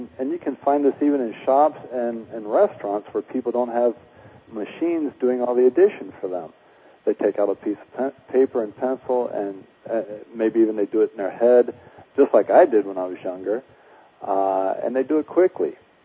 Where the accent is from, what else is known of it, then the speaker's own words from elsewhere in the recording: United States; now in Czech Republic; no, I'm an American.